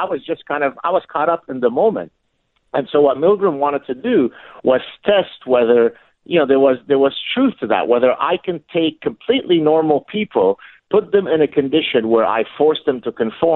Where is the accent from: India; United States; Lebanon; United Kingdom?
Lebanon; moved away; 98% of people polled in my home country of Lebanon hate the Jews. What a surprise that we had to leave Lebanon in 1975.